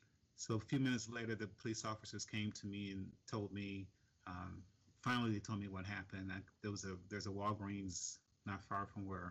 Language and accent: English; Milwaukee, Wisconsin, United States; As was mentioned, I'm born and raised in Milwaukee, lived the first 17 years of my life.